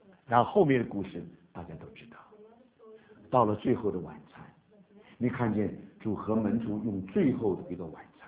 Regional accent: Taipei, Taiwan; 我是在台湾长大的。我们在台北曾经有一个车站叫台北车站，是很有名，从日本的时候就已经有了。那因为我们一天到晚就常常从台北火车站这个走来走去，走来走去

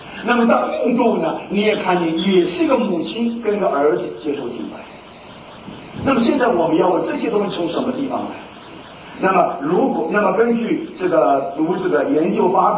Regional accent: China; 那我们从中国来的呢

